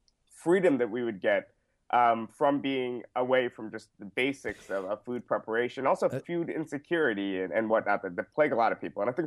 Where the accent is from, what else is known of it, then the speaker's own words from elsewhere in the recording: New York, United States; also born or lived in Trinidad and Tobago; I myself, I'm Trinidadian, I'm of Indian descent, but I grew up in New York.